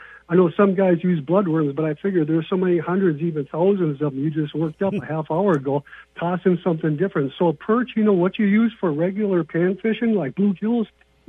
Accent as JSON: {"language": "English", "town": "St. Cloud", "region": "Minnesota", "country": "United States", "said": "I'm from the Way Park, St. Cloud area, okay."}